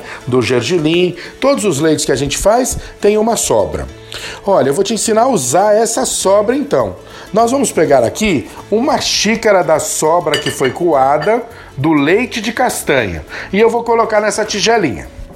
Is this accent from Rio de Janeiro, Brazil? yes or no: no; São Paulo, Brazil; Eu sou paulista, né?